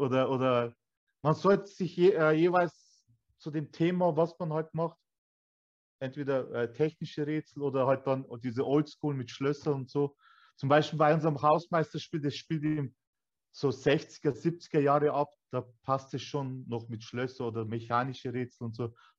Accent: Bavaria, Germany; ich bin ein bayerischer Türk. Ich bin Türke. Also ich bin hier geboren, aufgewachsen. Meine Eltern kamen damals aus der Türkei. Ich bin zweite Generation.

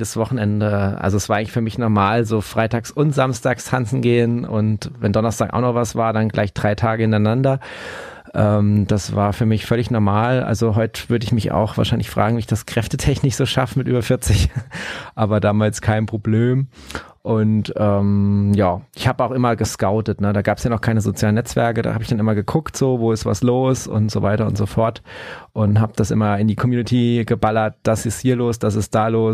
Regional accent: Saarland, Germany; Ich komme hier aus dem Saarland.

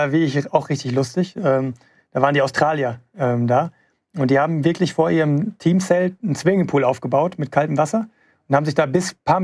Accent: Gelsenkirchen, North Rhine-Westphalia, Germany; direkt in meiner Heimatstadt da in Gelsenkirchen, diesen Weltrekord zu laufen

